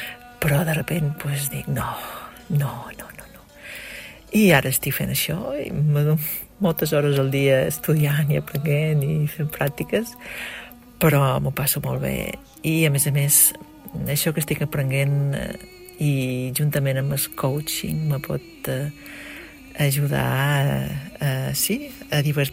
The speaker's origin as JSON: {"language": "Catalan", "town": "Ibiza", "region": "Balearic Islands", "country": "Spain", "moved": "yes", "lives_now": "Switzerland", "said": "quan me pregunten d'on ets o d'on vens, jo dic, pues, d'Eivissa"}